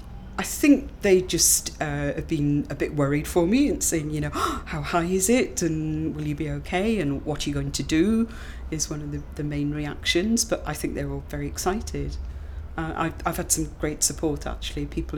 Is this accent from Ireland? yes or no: no; Swansea, Wales, United Kingdom; I'm 56 and I'm from Swansea in South Wales.